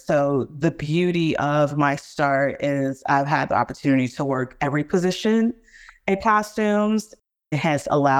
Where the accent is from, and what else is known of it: Washington, District of Columbia, United States; born or raised there; now in Los Angeles, United States